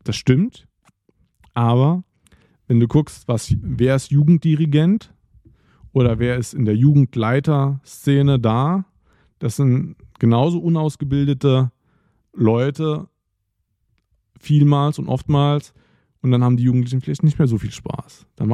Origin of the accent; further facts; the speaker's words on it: Idar-Oberstein, Rhineland-Palatinate, Germany; ich komme ja aus dem Hunsrück, also Raum Idar-Oberstein, und da läuft einfach gar nichts mehr.